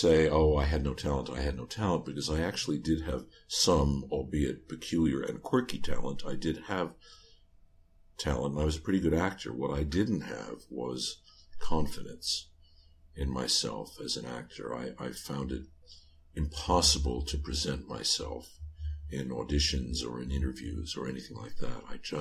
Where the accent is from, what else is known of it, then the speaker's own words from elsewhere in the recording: New York, United States; there were no nonprofit institutions theatrically when I was a kid growing up in New York